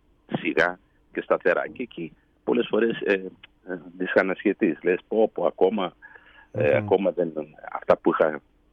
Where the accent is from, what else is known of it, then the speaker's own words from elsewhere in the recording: Greece; Μετά το 1983 αποφασίσαμε να ξαναγυρίσουμε. Εγώ δηλαδή μεγάλωσα εδώ στην Ελλάδα. Ξαναγυρίσαμε.